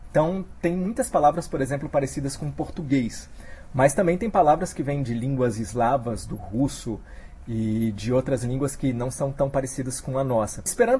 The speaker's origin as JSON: {"language": "Portuguese", "town": "Brasília", "region": "Federal District", "country": "Brazil", "tie": "born or raised there", "moved": "as an adult", "lives_now": "Fortaleza, Brazil", "said": "eu nasci em Brasília, morei lá até os 18 anos. E depois meus pais resolveram voltar para Fortaleza. E aí eu voltei para Fortaleza também. E hoje eu moro em Fortaleza."}